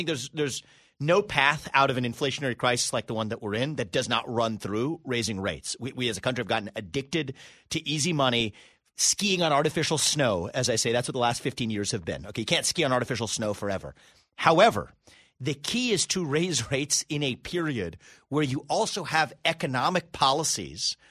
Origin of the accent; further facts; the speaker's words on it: United States; born there; I was born in America, but first generation.